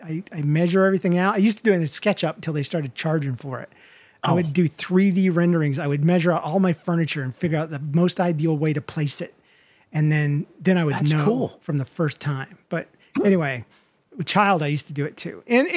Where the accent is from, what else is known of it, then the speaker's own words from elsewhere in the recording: United States; But we're from America. The oldest crap we have is 250 years old, you know?